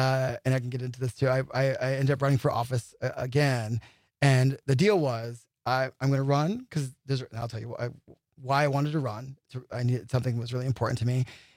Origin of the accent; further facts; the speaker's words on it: East Coast, United States; I'm from the East Coast. That's how I thought.